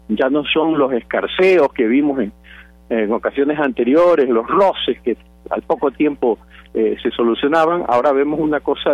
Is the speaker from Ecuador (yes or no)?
yes; Ecuador; la novedad que se produce en este momento en mi país es que hay un choque entre el presidente de la República